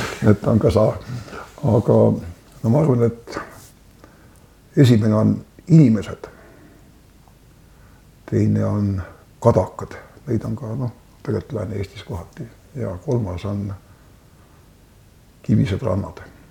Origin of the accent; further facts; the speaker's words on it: Muhu, Saare County, Estonia; Ma mingis mõttes pean ka ennast, aga ma olen ikka põhiselt olemiselt, ma olen ikka muhulane.